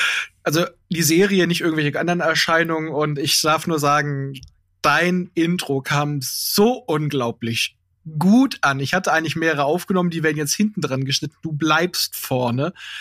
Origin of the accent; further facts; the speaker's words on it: Hanover, Lower Saxony, Germany; Also als Hannoveraner